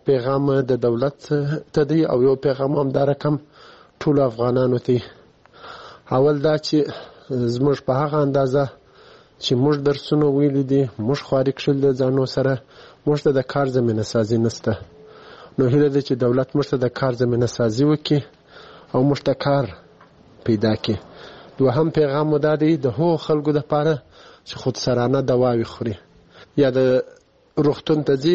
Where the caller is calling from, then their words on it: Kandahar, Afghanistan; د کندهار ولایت د سور لسمینه یې څخه تاسو ته پیغام ږدم.